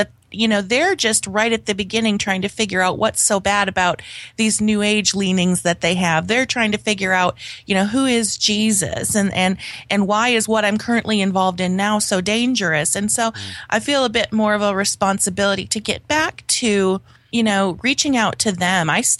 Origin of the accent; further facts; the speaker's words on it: Grand Forks, North Dakota, United States; Well, technically, I'm from Grand Forks, North Dakota, which is just recently ranked as the coldest on average in the winter city in the entire United States